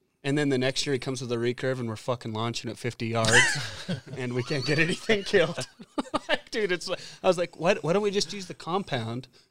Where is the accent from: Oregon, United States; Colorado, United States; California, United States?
Colorado, United States; I grew up in a small town, 650 people. Eastern Colorado.